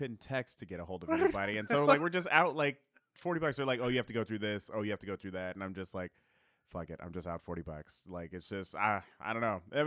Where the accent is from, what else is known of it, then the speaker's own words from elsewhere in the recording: California, United States; So I grew up in California, that's all we have, just Taco Bell, right?